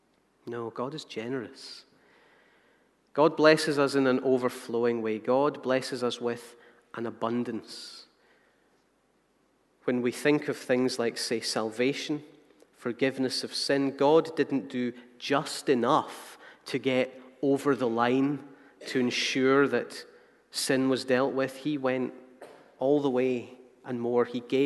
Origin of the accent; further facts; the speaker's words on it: Hamilton, Scotland, United Kingdom; when I was younger, maybe I wanted to go down to the corner shop where I grew up in Hamilton.